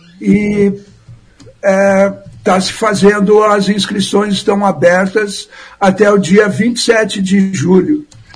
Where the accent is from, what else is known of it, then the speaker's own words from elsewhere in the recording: Porto Alegre, Rio Grande do Sul, Brazil; now in Maringá, Brazil; Eu sou de Porto Alegre e me mudei para Maringá há pouco tempo, assim. Estou há 4, 5 meses aqui na cidade.